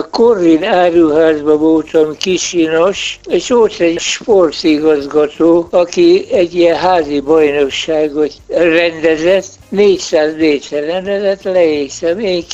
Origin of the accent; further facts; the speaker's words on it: Újpest, Budapest, Hungary; born there; 1917. július 5-én Újpesten születtem.